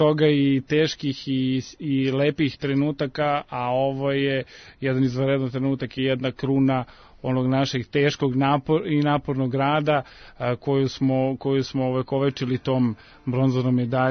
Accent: Trstenik, Šumadija and Western Serbia, Serbia; Pa naravno da sam želao da ostanem još koji dan u Trsteniku, ipak je to moj rodni grad

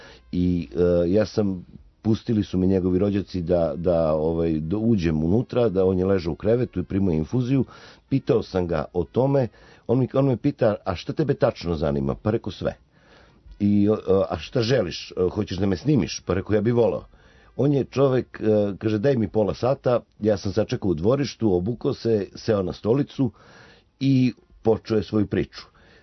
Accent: Zaječar, Southern and Eastern Serbia, Serbia; Ja sam rođen u Zaječaru i živeo sam u to vreme, pa i sada tamo.

